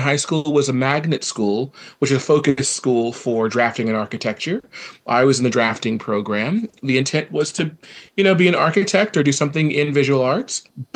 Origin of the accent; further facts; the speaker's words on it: Gainesville, Florida, United States; born and raised in Florida, Gainesville, Florida.